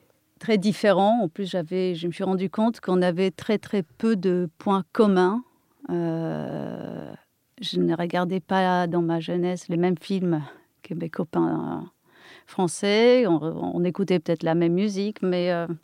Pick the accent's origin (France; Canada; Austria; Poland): Poland; French is a second language; moved away; j'ai appris le français en Pologne et... Donc c'est toujours la langue que j'adorais et que je préférais à l'anglais.